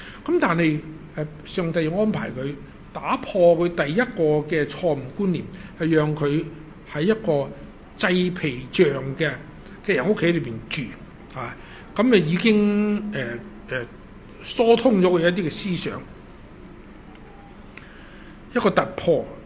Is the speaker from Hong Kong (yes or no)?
yes; Hong Kong; 我们香港人呢，我发现香港，我回来香港11年，我发现香港人是挺歧视的